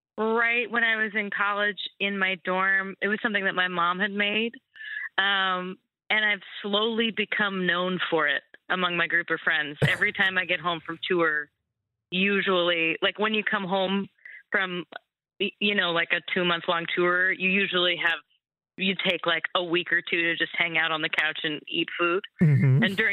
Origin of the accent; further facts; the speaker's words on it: Massachusetts, United States; now in Durham, United States; I'm originally from Massachusetts, where the cold weather is, so yeah, I love it.